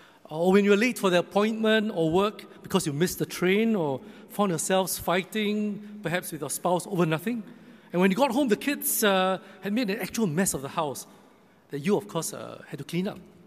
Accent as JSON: {"language": "English", "country": "Singapore", "said": "You know, as a Singaporean, I'm genuinely proud of what this nation has achieved."}